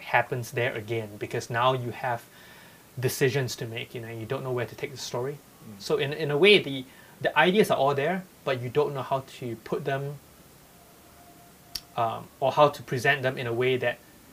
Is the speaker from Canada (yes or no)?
no; Malaysia; now in United States; a collection of short stories from growing up in Malaysia.